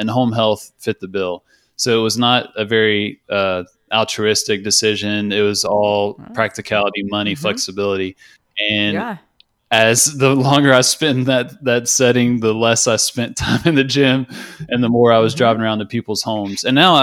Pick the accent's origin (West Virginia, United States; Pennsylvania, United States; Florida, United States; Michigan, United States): West Virginia, United States; especially because I grew up in West Virginia and, you know, you don't get exposed to too much